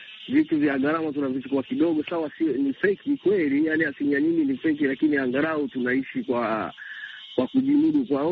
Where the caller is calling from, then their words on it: Bukoba, Kagera, Tanzania; napatikana Katoro, Bukoba, Tanzania.